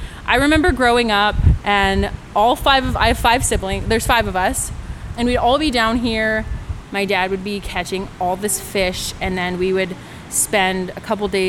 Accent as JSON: {"language": "English", "town": "Moricetown", "region": "British Columbia", "country": "Canada", "tie": "born or raised there", "said": "I'm 27 years old, born and raised in Wet'suwet'en, formerly known as Morristown."}